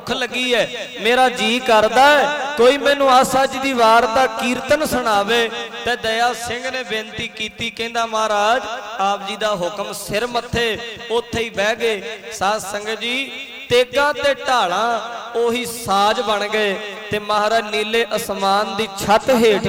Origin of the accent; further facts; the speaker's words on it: Punjab, India; ਮੈਂ ਪੰਜਾਬ ਤੋਂ ਆਇਆ ਉੱਥੋਂ ਨਾਲੋਂ ਇੱਥੇ ਠੰਡ ਬਹੁਤ ਘੱਟ ਹੈ